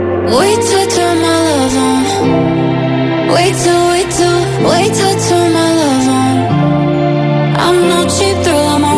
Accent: Aversa, Campania, Italy; also born or lived in Naples; La prima ventina d'anni li ho vissuti ad Aversa, ok? Sono nato a Napoli, poi siamo andati ad Aversa perché papà ha preso lavoro lì e quindi ci siamo trasferiti. E io ero piccolo quando ci siamo trasferiti

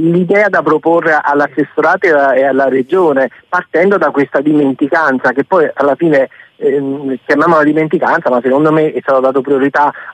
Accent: Campania, Italy; Io quando mi trovo da qualche parte dico sono sannita, non hanno nemmeno ben compreso che sono campano prima

